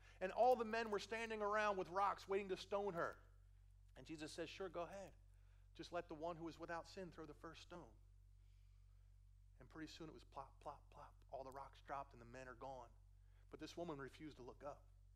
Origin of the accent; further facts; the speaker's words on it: Philadelphia, Pennsylvania, United States; accent: Philly; look, I know I have a Philly accent. I grew up in Philly. I can't shake it.